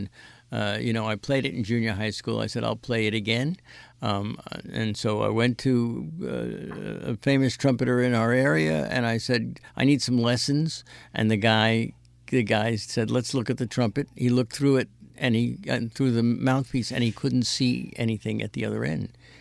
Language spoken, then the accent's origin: English; Fire Island, New York, United States; Because when I grew up on Fire Island, poison ivy came up to your chin.